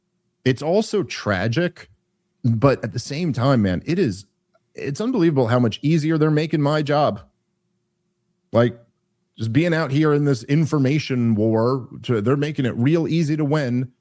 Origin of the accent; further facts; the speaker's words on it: England, United Kingdom; now in United States; Being like a British gay dude who advocates for us to fight wars.